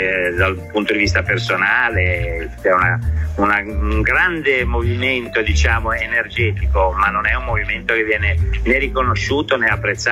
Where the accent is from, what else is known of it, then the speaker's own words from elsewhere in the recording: Genoa, Liguria, Italy; io sono di Genova